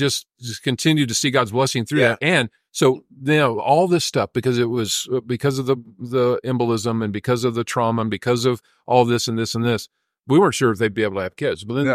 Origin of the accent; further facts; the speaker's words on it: Dallas, Texas, United States; also born or lived in Tucson, Arizona; I'd only lived there till I was two, and then the family moved to Dallas. So I grew up in Dallas, but we came back to Tucson.